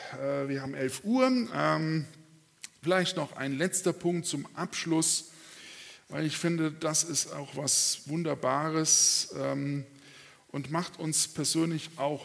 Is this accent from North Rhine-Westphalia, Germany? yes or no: yes; North Rhine-Westphalia, Germany; wo ich herkomme, aus Darben